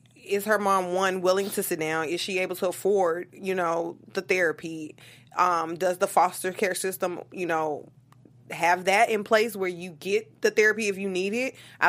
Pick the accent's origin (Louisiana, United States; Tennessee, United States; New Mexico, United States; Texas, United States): Tennessee, United States; Memphis; I'm from Memphis, too.